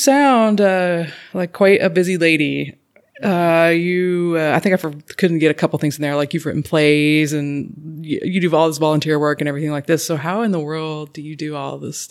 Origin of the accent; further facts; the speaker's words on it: Texas, United States; I grew up in Texas. The arts climate here to me is just like so different from Texas.